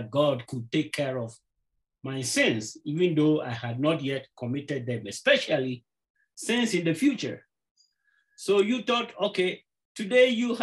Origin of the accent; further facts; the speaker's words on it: Ghana; now in Colorado Springs, United States; I'm from Ghana. It's a country from on the west side of Africa.